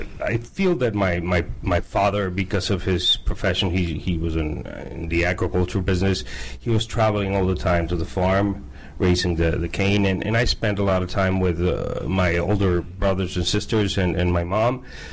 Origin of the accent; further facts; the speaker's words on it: Guadalajara, Jalisco, Mexico; I am from Guadalajara, Mexico.